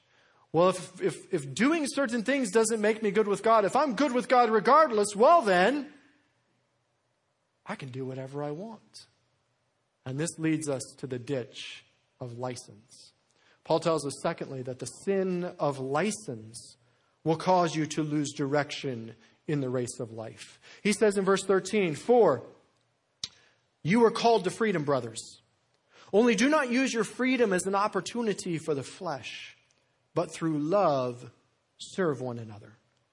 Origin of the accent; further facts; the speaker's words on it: Denver, Colorado, United States; I'm a Denver Broncos fan, born and raised in Denver. I love the Broncos.